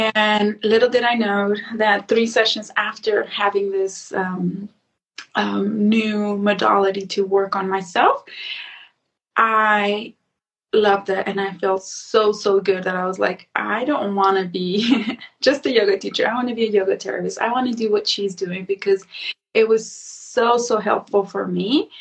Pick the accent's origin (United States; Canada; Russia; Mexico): Mexico; moved away as an adult; I was not always the sleep queen. Actually born and raised in Mexico in a small town. And after graduating, after working for a few years, I decided that I wanted to learn Chinese. So I saved money and moved to China.